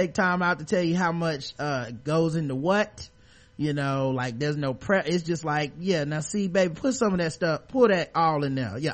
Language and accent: English; Chicago, Illinois, United States; I'm from Chicago, and most of these sports writers